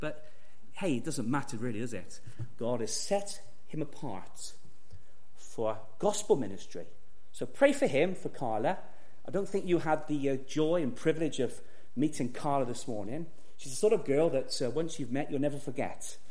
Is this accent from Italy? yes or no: no; Gloucester, South West England, United Kingdom; When I was a young boy growing up in Trinity Baptist in Gloucester